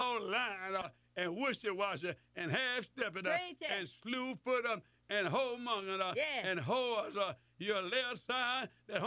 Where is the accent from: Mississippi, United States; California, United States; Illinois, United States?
Mississippi, United States; I'm from Mississippi. That's what I'm talking about.